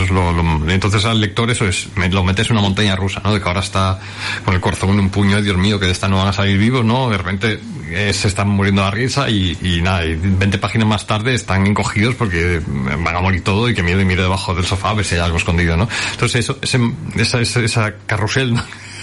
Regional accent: Hospitalet, Catalonia, Spain; Era de pequeño, yo vivía en Hospitalet.

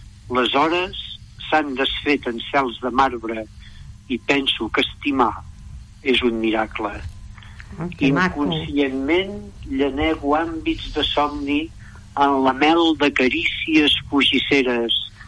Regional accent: Manresa, Catalonia, Spain; now in Solsona, Spain; jo els últims 5 anys que vaig treballar aquí a Solsona, i la meva dona encara treballa aquí a Solsona. Per tant, estem instal·lats a Solsona, tot i que som de Manresa.

